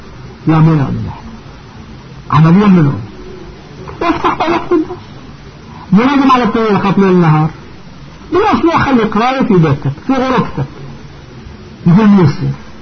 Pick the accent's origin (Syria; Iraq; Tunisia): Iraq; ترد واحد كان عندنا في العراق، هذه القصة مال قبل 45 سنة في البصرة